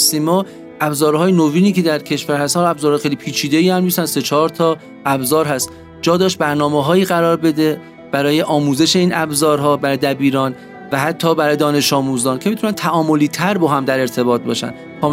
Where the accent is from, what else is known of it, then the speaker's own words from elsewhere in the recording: Iran; خودم خیلی دوست دارم به عنوان یک ایرانی و کسی که عاشق ایران هست به تمام کشورم خدمت کنم